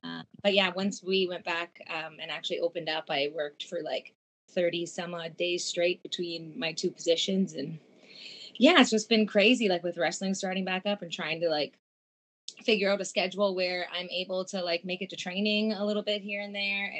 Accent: Nova Scotia, Canada; Well, I'm initially originally from Nova Scotia, and just grew up loving wrestling.

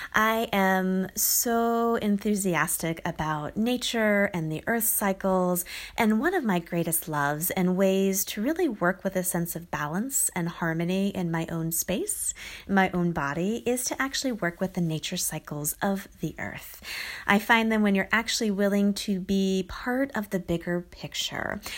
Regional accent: Northeast, United States; Growing up in the Northeast, we were always cooped up during the winter time.

